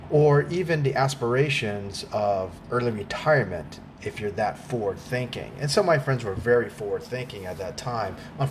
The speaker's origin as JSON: {"language": "English", "region": "Arizona", "country": "United States", "tie": "born or raised there", "said": "Latin America has always been part of our lives, living in the Southwest, you know, growing up in Arizona."}